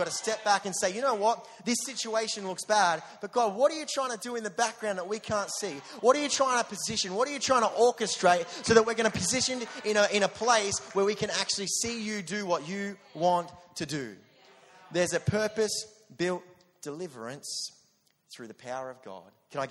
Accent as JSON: {"language": "English", "town": "Dandenong", "region": "Victoria", "country": "Australia", "said": "Come on, I'm from Dandenong, the ghetto of Melbourne, right?"}